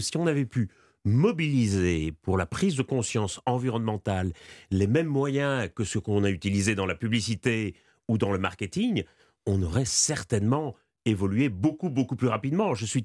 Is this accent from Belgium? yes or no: yes; Belgium; je suis frappé, en tant que Belge, d'entendre souvent la France se proclamer championne du monde de l'écologie